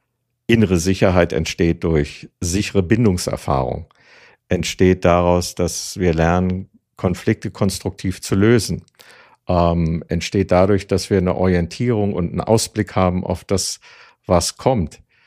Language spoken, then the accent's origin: German; Berlin, Germany; Ich bin in Berlin aufgewachsen.